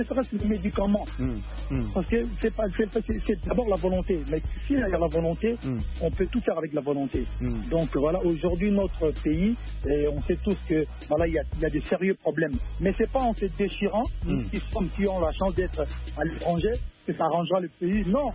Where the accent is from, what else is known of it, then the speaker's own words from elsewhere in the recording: Kinshasa, DR Congo; now in France; Moi, j'ai grandi à Kinshasa, même si je suis venu en France. Je faisais des allers-retours jeunes